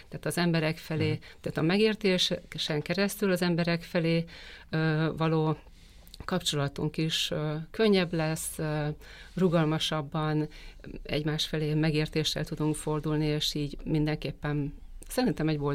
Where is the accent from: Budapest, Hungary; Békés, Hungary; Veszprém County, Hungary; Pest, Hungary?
Veszprém County, Hungary; Balatonfűzfő; én Balatonfüszfön nőttem fel, veszprémi születésű gyermekként, és a Balaton az függetlenül attól, hogy aztán nem Balatonfüszfön éltem már felnőttként, mert amikor családot alapítottunk, akkor a Bakonyba költöztem